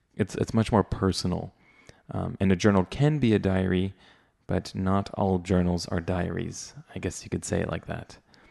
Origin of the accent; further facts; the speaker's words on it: Canada; As a Canadian, I've never heard anyone say the word Chesterfield